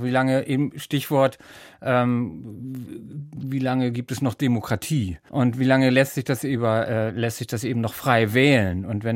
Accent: Timmendorfer Strand, Schleswig-Holstein, Germany; Ich komme ja auch daher, ich komme ja aus Timmendorfer Strand.

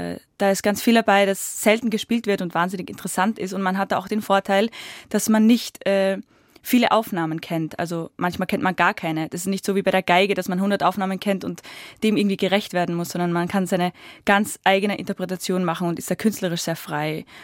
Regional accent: Styria, Austria; Ja, ich komme aus der Steiermark, das war ein kleiner Ort in der Steiermark in Österreich.

